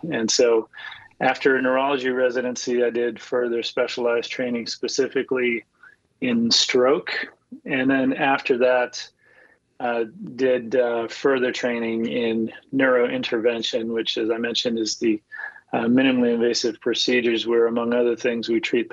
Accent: Connecticut, United States; I'm from Connecticut originally.

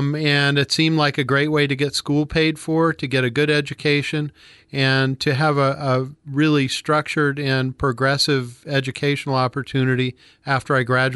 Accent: Maine, United States; I grew up in rural Maine, place real similar to Florence, except it snows a lot more and it's a little colder.

